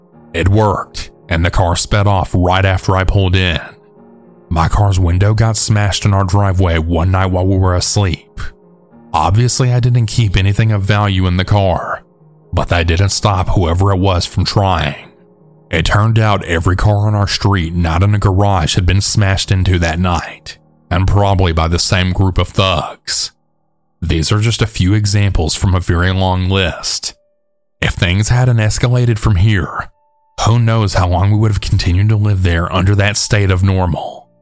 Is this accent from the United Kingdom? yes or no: no; South Africa; I'm from South Africa, and most of my family still lives there.